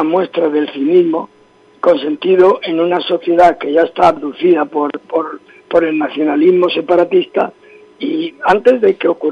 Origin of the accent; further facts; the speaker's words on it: Andalusia, Spain; a mí como español, como garrochero, como andaluz, pues me llena de tristeza